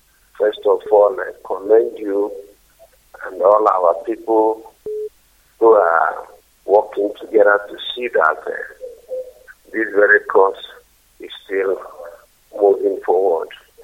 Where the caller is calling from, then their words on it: Onitsha, Anambra, Nigeria; I'm coming from Onitsha.